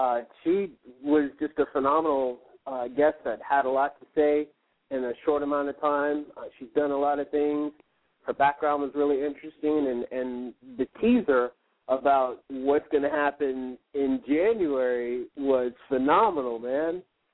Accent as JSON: {"language": "English", "region": "Virginia", "country": "United States", "tie": "born or raised there", "said": "I know the earthquake's epicenter was in my home state of Virginia."}